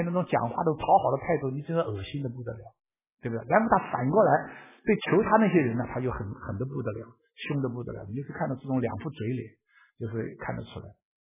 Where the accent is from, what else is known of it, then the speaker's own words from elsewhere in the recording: Shanghai, China; 我说我来自上海， 我不说我是上海人，因为我不是在上海长大的，